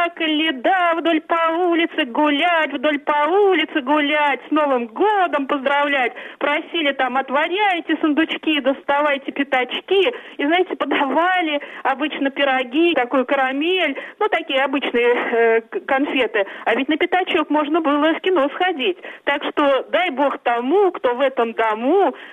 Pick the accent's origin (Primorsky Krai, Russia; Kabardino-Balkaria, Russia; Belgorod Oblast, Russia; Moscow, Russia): Moscow, Russia; Я из Москвы … Мое детство прошло в глухой провинции